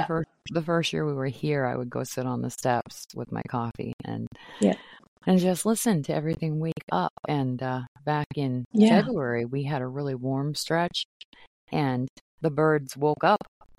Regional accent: Maine, United States; Cause I grew up in Maine and blue jays love pine trees.

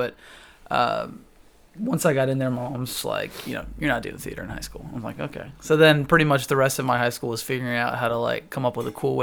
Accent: Houston, Texas, United States; also born or lived in California; I'm from Houston. Originally.

